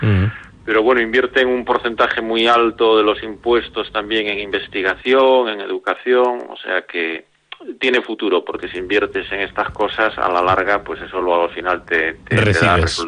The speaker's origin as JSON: {"language": "Spanish", "region": "Galicia", "country": "Spain", "lives_now": "Pamplona, Spain", "said": "Yo, fíjate que siendo gallego estoy acostumbrado a ver llover bien"}